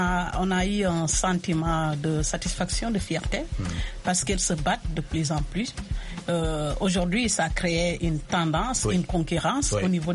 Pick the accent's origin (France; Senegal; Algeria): Senegal; now in United States; Sénégalais de la diaspora et Sénégalais, voilà, qu'on a laissé chez nous au Sénégal avant de venir ici.